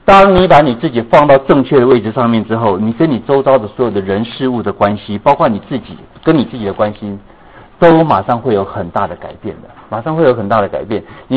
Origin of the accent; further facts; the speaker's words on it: China; 我们中国人这常常讲一句话，这个忠言逆耳，对不对？